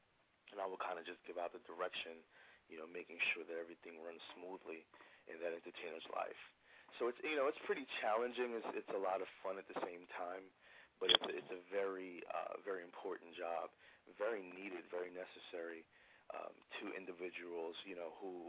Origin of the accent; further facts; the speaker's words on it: New York, United States; You know, we're from New York. We used to this.